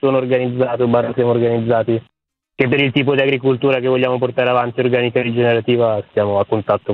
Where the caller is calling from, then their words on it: Zagarolo, Lazio, Italy; Io sto a Zagarolo, sì, sud-est di Roma.